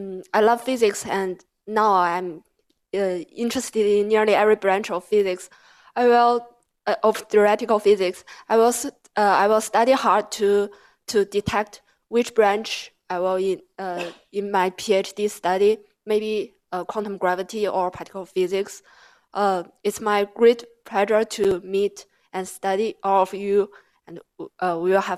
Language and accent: English; Texas, United States; also born or lived in Florida / Pennsylvania; I'm from Texas and Florida and Pennsylvania. I went to school in Florida, Embry-Riddle Aeronautical University.